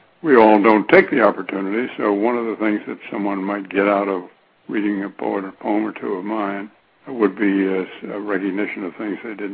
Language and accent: English; Morristown, New Jersey, United States; And I was born and raised in Morristown, lived there all my life except for these summer periods in Vermont.